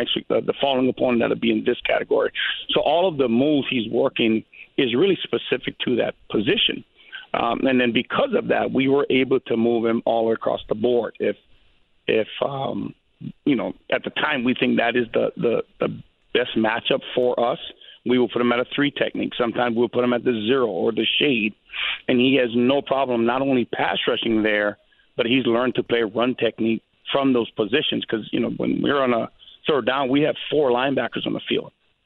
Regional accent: Hawaii, United States; I mean, like, I'm from Hawaii, so DeForest Buckner, I mean, I knew him growing up all the way

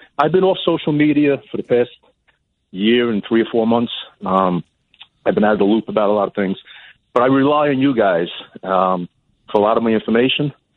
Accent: Brooklyn, New York, United States; born there; you asked me if I was born in Brooklyn. I was.

